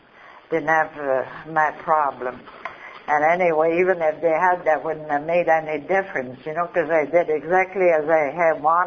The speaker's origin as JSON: {"language": "English", "town": "Quebec City", "region": "Quebec", "country": "Canada", "tie": "born there", "said": "I'll take you where I come from. I was born in Quebec City of a big family."}